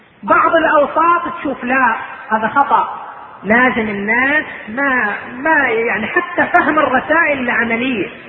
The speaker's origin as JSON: {"language": "Arabic", "country": "Iraq", "said": "الآن كان عندنا في العراق ولا تزال إلى الآن جماعة في العراق التفوا حول العلماء"}